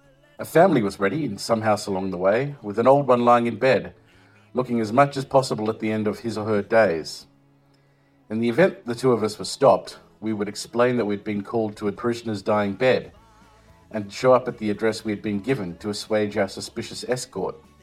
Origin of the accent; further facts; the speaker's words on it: Pavia, Lombardy, Italy; born there; English is a second language; I was born in Pavia, just south of Milan, in 1926. My parents ran a public house on the canal.